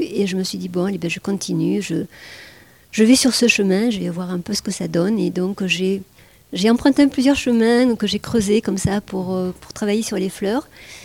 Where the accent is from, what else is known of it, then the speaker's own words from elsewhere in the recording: Bordeaux, Nouvelle-Aquitaine, France; Parce que moi, je venais de Bordeaux, plutôt citadine.